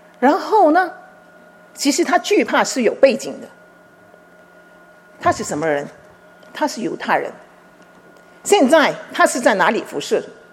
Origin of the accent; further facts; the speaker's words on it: China; 我们中国人有一句话，伴君与伴虎